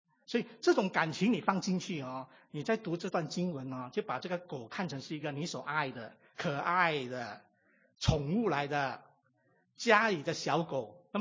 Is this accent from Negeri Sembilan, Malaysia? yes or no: no; Kulai, Johor, Malaysia; 我现在马来西亚古莱长大，马来西亚古莱长大，你们有去过古莱吗？